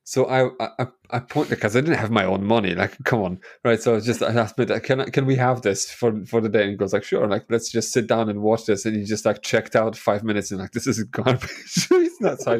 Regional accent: Poland; And in where I grew up in Poland

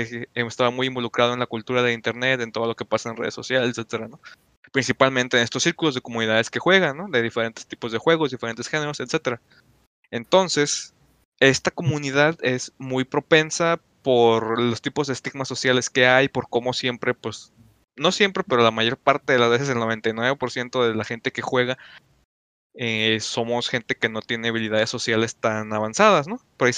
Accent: Mexico; Soy mexicano, para empezar. No tengo ascendencia rusa.

